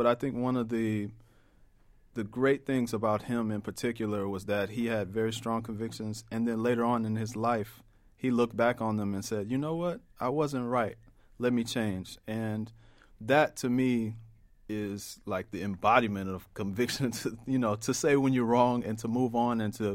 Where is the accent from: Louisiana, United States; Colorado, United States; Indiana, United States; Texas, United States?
Texas, United States; Houston; I grew up in Houston, Texas.